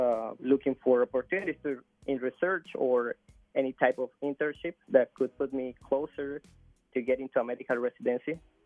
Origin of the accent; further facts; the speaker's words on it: Colombia; now in United States; Yes, okay. I was raised in Colombia.